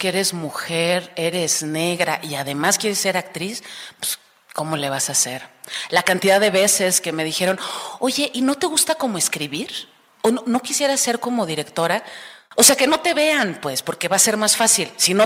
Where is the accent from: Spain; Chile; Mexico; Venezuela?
Mexico; Soy negra, soy blanca y soy mexicana.